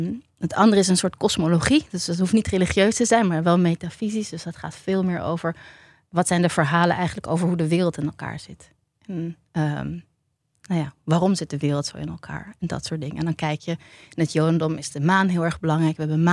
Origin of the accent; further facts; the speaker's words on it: Tiel, Gelderland, Netherlands; born there; ik ben geboren in Tiel.